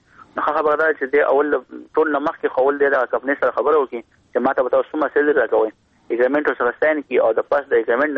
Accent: Pakistan; خو پاکستانیان دي دلته ډېر زیات خوشحاله دي

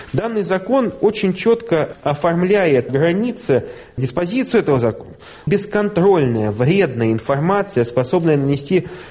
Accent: Russia; Я как отец троих детей, как настоящий россиянин

